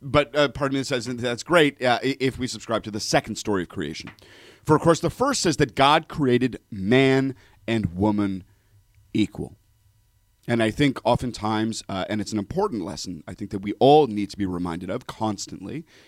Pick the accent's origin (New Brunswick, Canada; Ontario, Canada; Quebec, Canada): Ontario, Canada; Toronto; I grew up in Toronto